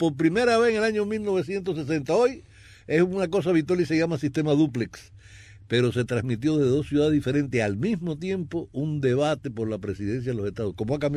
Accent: Cuba; born or raised there

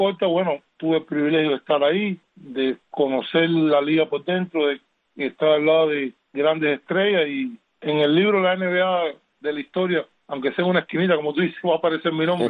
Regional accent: Santa Clara, Villa Clara, Cuba; Santa Clara, mi Villa Clara, mi pueblo, donde viví mis primeros inicios, donde la gente me quiere, me extraña, a mi familia que está en Cuba

